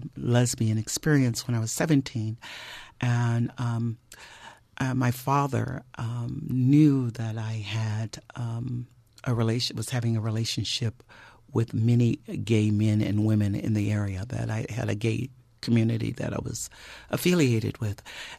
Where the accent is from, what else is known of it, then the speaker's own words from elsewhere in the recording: Nashville, Tennessee, United States; Well, I was raised in Nashville, Tennessee, and I was raised in a pretty close-knitted family, and did not have a lot of freedom of expression.